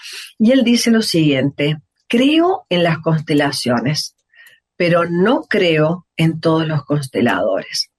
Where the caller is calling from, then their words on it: Córdoba, Argentina; te escucho desde Don Torcuato, Buenos Aires, Argentina, soy cordobesa